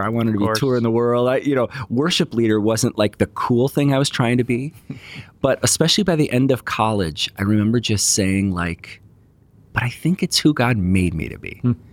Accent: Chicago, Illinois, United States; I grew up in the Chicago suburbs, and my family was our faith was a big part of our life.

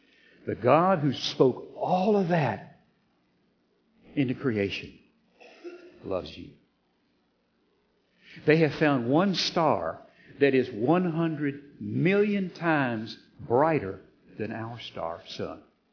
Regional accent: Kentucky, United States; I'm from Kentucky. You've got to take your shoes off to count past 10.

